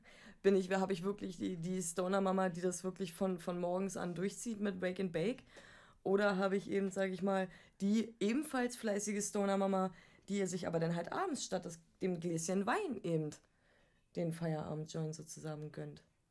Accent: Berlin, Germany; born there; ich bin wirklich froh, in Berlin auch geboren worden zu sein

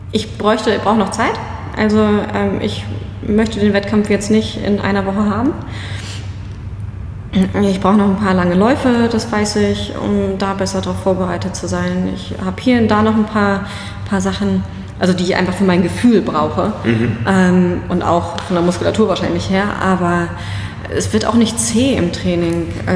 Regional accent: Schleswig-Holstein, Germany; Ich komme aus Schleswig-Holstein, ne? Also, ich bin einiges gewohnt, was das Wetter betrifft.

